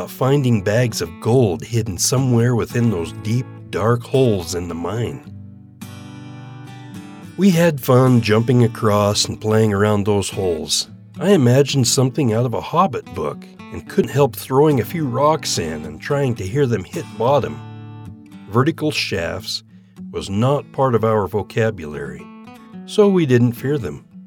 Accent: Salmon, Idaho, United States; Growing up in Salmon, Idaho, my schooling started early.

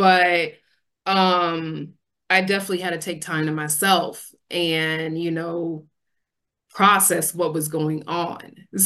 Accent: California, United States; I'm from California, so I'm a mountain girl.

